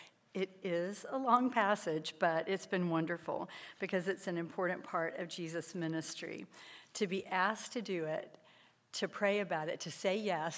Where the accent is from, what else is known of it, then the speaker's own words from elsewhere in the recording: Winston-Salem, North Carolina, United States; I was born and raised here in Winston, so this is my hometown. I grew up going to the Greek Orthodox Church here in town.